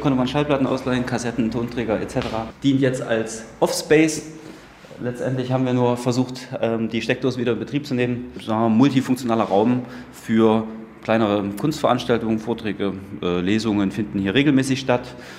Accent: Zeitz, Saxony-Anhalt, Germany; Ich bin geboren in Zeitz, es ist meine Heimatstadt. Bin dann aus Frust natürlich irgendwann weggezogen, wollte studieren und bin nach 10 Jahren zurückgekommen

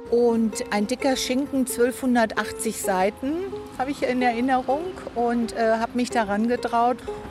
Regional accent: Cologne, North Rhine-Westphalia, Germany; bin 67 Jahre alt und ich komme aus Köln.

